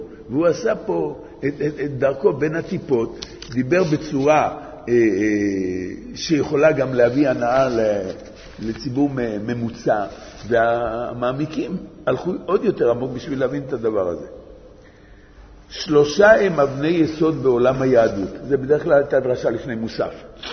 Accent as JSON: {"language": "Hebrew", "town": "Tel Aviv", "region": "Tel Aviv District", "country": "Israel", "said": "אני בתור ילד זוכר, באתי מתל אביב"}